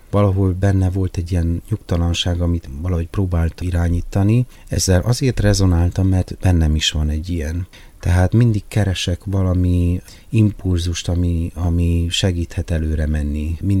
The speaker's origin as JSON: {"language": "Hungarian", "town": "Kisbacon", "region": "Covasna", "country": "Romania", "said": "Érdekes ez a dolog, hogy ez a pici falu Kisbacon, ahonnan én származom"}